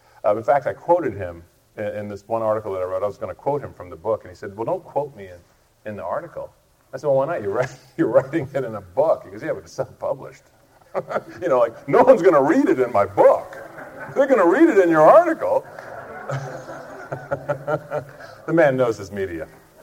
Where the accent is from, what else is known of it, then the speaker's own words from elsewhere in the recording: South Carolina, United States; I mean, I grew up in South Carolina.